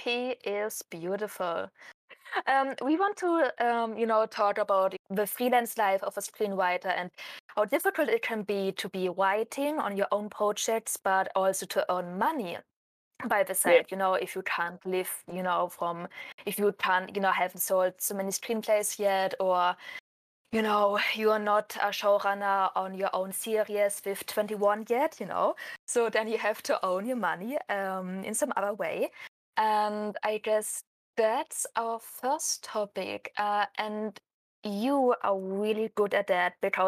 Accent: Germany; we are both from Germany.

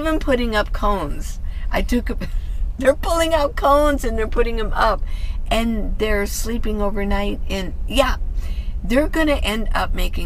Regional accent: Ohio, United States; also born or lived in Tucson, United States; Well, I'm from Ohio originally, but I've lived in Arizona, in Tucson, for 40 years before I became a nomad.

